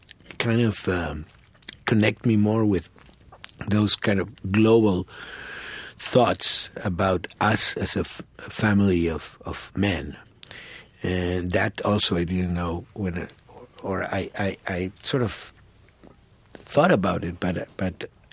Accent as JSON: {"language": "English", "country": "Argentina", "said": "you know, I came from Argentina to look at the world"}